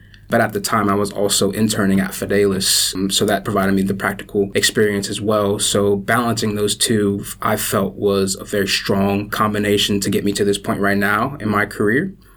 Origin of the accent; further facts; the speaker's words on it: United States; born there; I am American by birth, as you could probably tell, but my mother's Bermudian, so I have dual citizenship there.